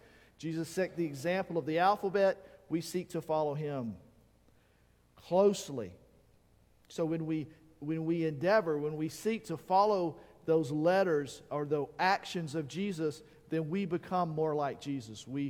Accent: United States; Now, as an American, that passage rubs us the wrong way, right?

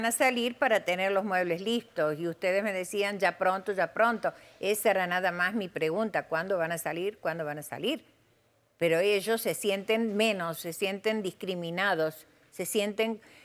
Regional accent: Argentina; Yo no tengo herencia de nazi, yo soy española de sangre. Argentina de sangre española.

